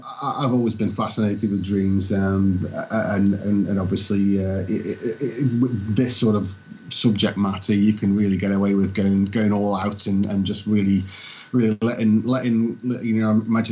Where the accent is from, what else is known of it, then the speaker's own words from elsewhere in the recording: England, United Kingdom; I hail from the United Kingdom, Britain, England.